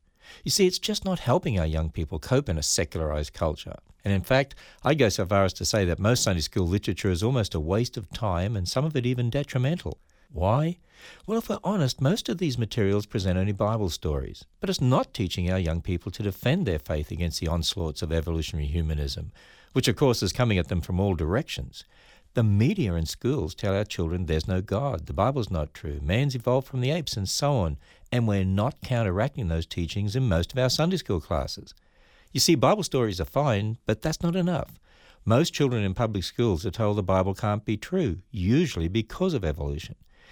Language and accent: English; Australia; Well, since I'm Australian